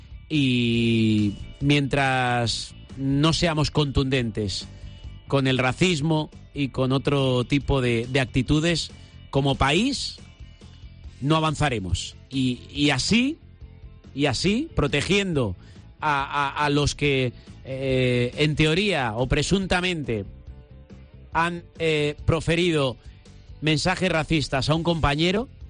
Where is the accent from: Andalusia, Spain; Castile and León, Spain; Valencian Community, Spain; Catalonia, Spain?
Valencian Community, Spain; Alicante; el himno que nos hace sentirnos orgullosos como alicantinos y como herculanos